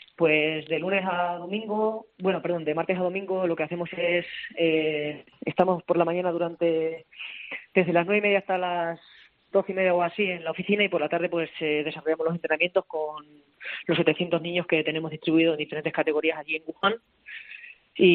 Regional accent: Puertollano, Castilla-La Mancha, Spain; En mi caso, yo soy de Ciudad Real, de Puerto Llano.

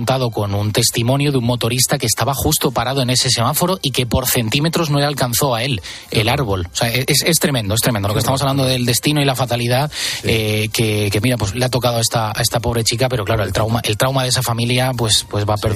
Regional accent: Valencia, Valencian Community, Spain; en mi tierra, en Valencia

